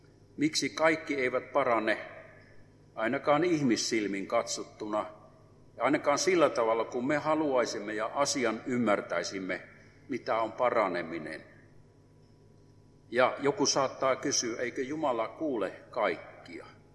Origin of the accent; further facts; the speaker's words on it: Northern Finland, Finland; Lapsuuteni asuin Pohjois-Suomessa.